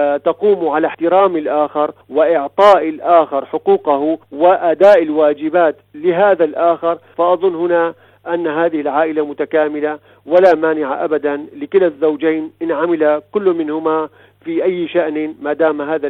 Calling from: Damascus, Damascus Governorate, Syria; أنا أتحدث الآن من دمشق

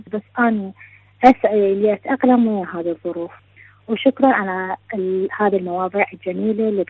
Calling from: Sweden; من السويد

